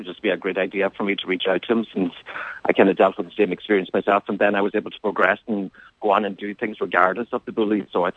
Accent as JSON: {"language": "English", "town": "Gweedore", "region": "Ulster", "country": "Ireland", "tie": "born or raised there", "said": "it actually was quite similar to my own story, actually growing up in Gwydor, just being doing that Irish dancing."}